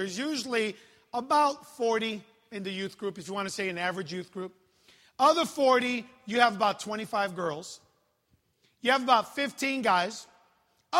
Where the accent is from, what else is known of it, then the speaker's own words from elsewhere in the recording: Chicago, Illinois, United States; Number two, I grew up in Chicago. All right. South Side.